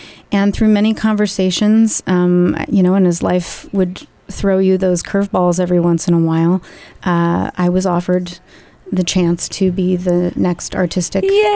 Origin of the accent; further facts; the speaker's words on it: Saratoga Springs, New York, United States; I'm originally from Saratoga Springs, New York. I grew up on a horse farm.